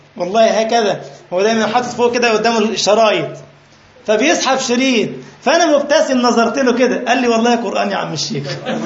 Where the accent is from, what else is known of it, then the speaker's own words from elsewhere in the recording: Egypt; انا متعود عندنا في مصر كما تعلمون في مواصله اسمها الميكروباص